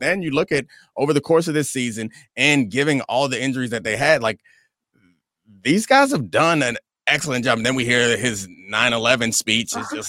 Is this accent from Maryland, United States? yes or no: yes; Randallstown, Maryland, United States; Yeah, well, Randallstown, Maryland. Shout out.